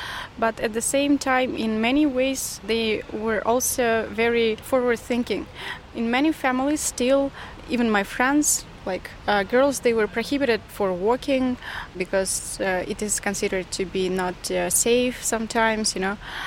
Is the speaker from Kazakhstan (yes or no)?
yes; South Kazakhstan, Kazakhstan; born there; English is a second language; I was born in South Kazakhstan, but this is the region which is the most conservative, traditionalistic regions.